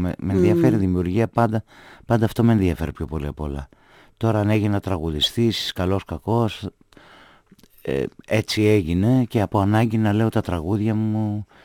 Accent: Piraeus, Attica, Greece; born there; Γεννήθηκα στον Πειραιά, αλλά μεγάλωσα στοιχείο.

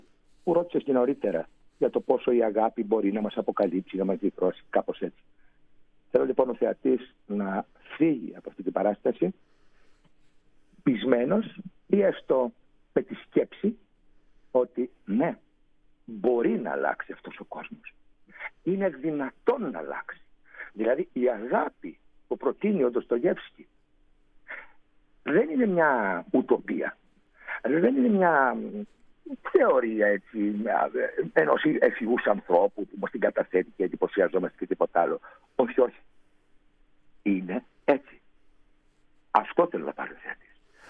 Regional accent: Ionian Islands, Greece; Η μία στη Λευκάδα, σε ένα χωριό κοντά στο χωριό μου δηλαδή

